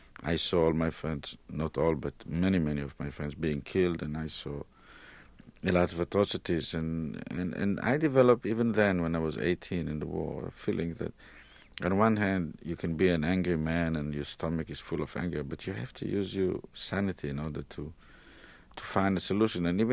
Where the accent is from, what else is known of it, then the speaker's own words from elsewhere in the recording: Israel; We grew up in Palestine in the heat, near the sea. We never lived in ghettos.